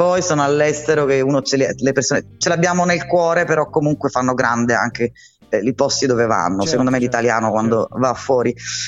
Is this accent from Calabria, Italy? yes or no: yes; Calabria, Italy; io vengo da Calabria e cominciai con degli amici, con dei gruppetti locali